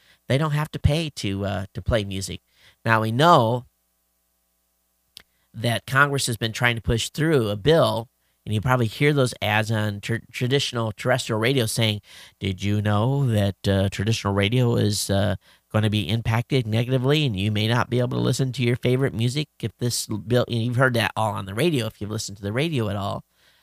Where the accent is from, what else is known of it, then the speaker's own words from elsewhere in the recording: Brisbane, Queensland, Australia; Being as I am from Down Under in Brisbane, Queensland, to be exact